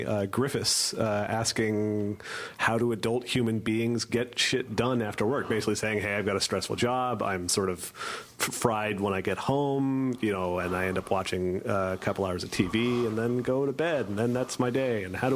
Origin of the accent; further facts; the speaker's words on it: West Coast, United States; So yeah, and I grew up on the West Coast where bowling is normal, correct bowling, and no one had ever heard of candlepin.